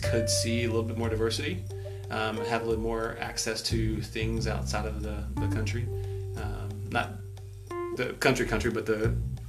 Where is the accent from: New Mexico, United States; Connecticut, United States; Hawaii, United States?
New Mexico, United States; Hobbs; moved away as an adult; But I left there to go to college, and so I've been in Texas now longer than I was in New Mexico, but grew up in New Mexico.